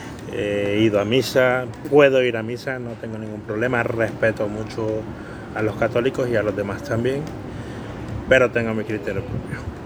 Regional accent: Managua, Nicaragua; tengo 37 años y soy de Nicaragua.

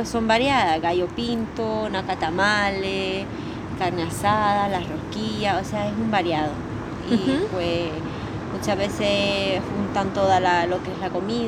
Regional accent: Matagalpa, Nicaragua; moved away as an adult; soy de Nicaragua, tengo 24 años. Pues hace 3 años, bueno, voy a cumplir 3 años que he llegado.

